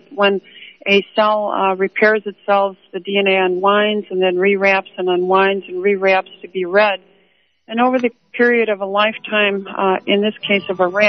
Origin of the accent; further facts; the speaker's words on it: Illinois, United States; I grew up in the Chicagoland farmlands, not in the city.